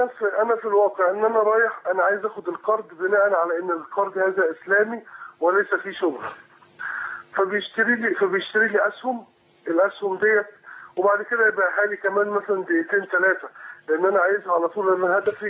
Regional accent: Egypt; now in Saudi Arabia; انا مواطن مصري مقيم في السعودية ومعايا أسرتي ومعايا ولادي

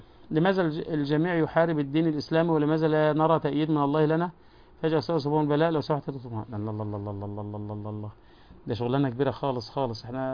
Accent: Mansoura, Dakahlia, Egypt; كان عندنا في المنصورة شيخ زمان

